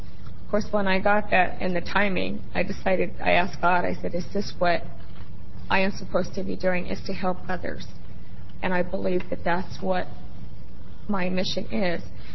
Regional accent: St. Helens, Oregon, United States; I am from St. Helens, Oregon

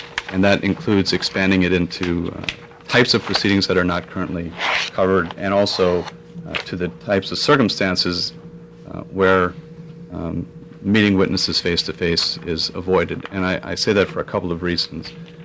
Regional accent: Portland, United States; from Portland, appearing on behalf of the ACLU to oppose 2395.

